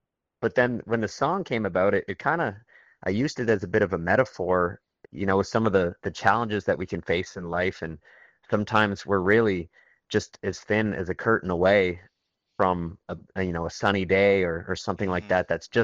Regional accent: Brackley Beach, Prince Edward Island, Canada; Well, I grew up in the North Shore, so like Brackley Beach

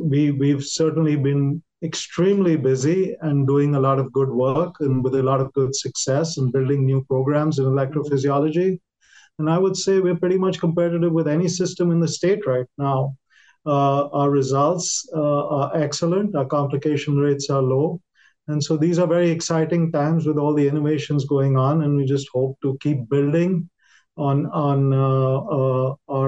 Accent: India; English is a second language; moved away as an adult; now in United States; I'm from India originally, and I did medical school in India.

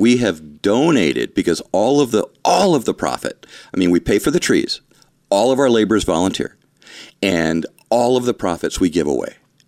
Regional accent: Ludington, Michigan, United States; Of course, Ludington was my hometown.

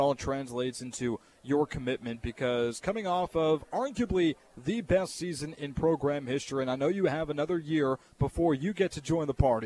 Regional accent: New Jersey, United States; I basically drew a circle around my town in New Jersey. I'm from New Jersey

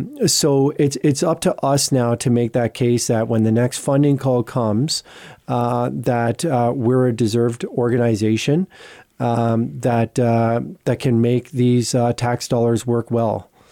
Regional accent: Nova Scotia, Canada; moved away as an adult; Originally, I'm from out east. I'm from Nova Scotia. And my wife and I moved to Perth about 7 years ago.

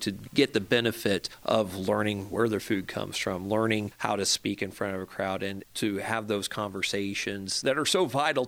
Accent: Effingham, United States; I know I came from Effingham originally

